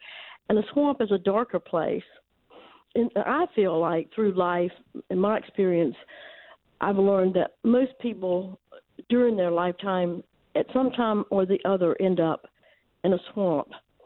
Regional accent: Georgia, United States; And I grew up in South Georgia, as you said, but my family used to go to North Carolina for vacations during the summer

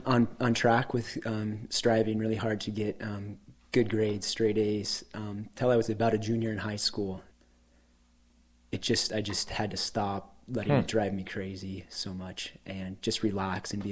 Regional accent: Helena, Montana, United States; I grew up in Helena, Montana. I'm 32 years old.

